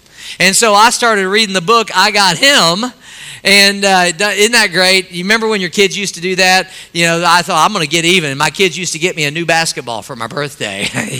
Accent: St. Louis, Missouri, United States; We love the St. Louis Cardinals because I was raised in the St. Louis area, used to go to the games.

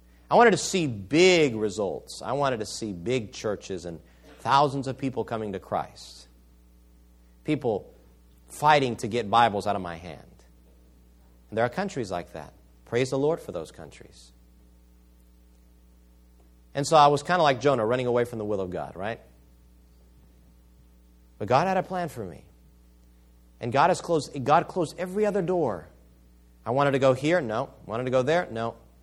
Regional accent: Spain; I witnessed that firsthand growing up in Spain.

